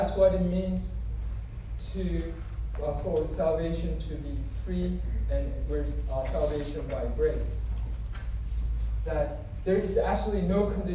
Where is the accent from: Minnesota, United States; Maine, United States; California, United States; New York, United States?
New York, United States; New York City; I grew up in New York City, so like I'm kind of cynical and skeptical